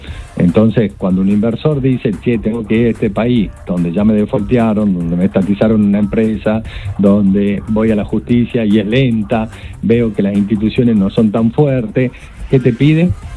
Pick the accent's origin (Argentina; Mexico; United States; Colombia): Argentina; Los argentinos tenemos casi un PBI metido en el colchón.